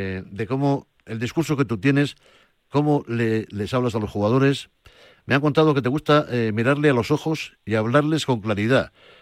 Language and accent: Spanish; Asturias, Spain; yo soy del Sporting, pero bueno, yo soy asturiano universal